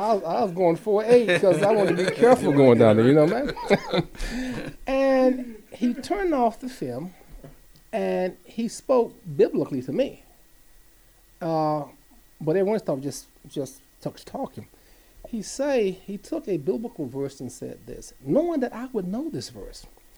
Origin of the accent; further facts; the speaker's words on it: Southern United States, United States; I come from the Bible Belt, the Bible, you know.